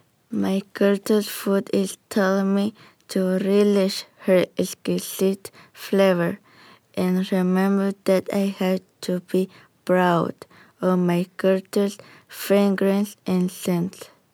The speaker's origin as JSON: {"language": "English", "country": "Guatemala", "lives_now": "United States", "said": "I'm from Guatemala."}